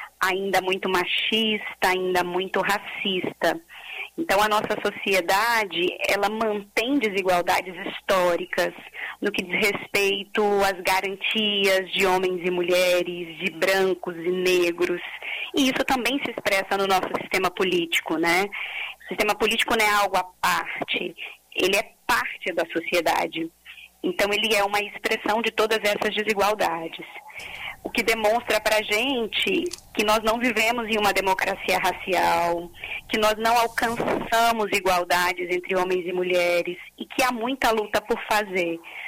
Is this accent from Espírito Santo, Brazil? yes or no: yes; Serra, Espírito Santo, Brazil; A minha família é uma família, né, que cresceu, cresci na Serra, de uma família que tem toda uma trajetória de luta no município da Serra.